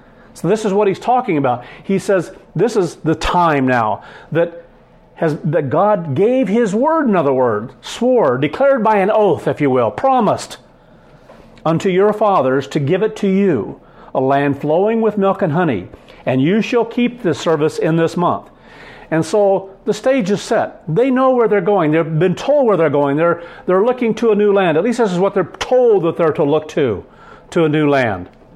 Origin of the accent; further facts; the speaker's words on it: United Kingdom; now in United States; I came from Great Britain, from the college over there. And by the time I got over here